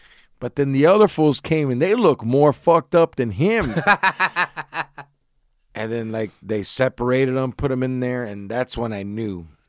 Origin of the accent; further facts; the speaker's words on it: California, United States; I said, I'm from Orange County.